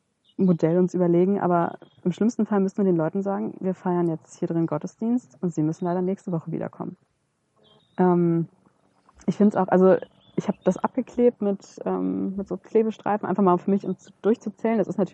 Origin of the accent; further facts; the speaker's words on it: Italy; ich bin Italienerin, für uns ist dieses Miteinandersein, dieses am Tisch sitzen, in einem Raum sein, reden miteinander, das ist ganz existenziell